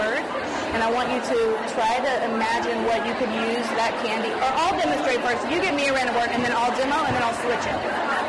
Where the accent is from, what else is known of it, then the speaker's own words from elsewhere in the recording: Texas, United States; She's just discovering I'm from Texas. She's like, how can you be from Texas?